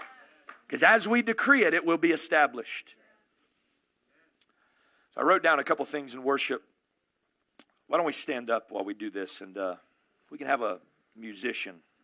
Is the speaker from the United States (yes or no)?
yes; United States; now in Canada; I'm an American living in Canada.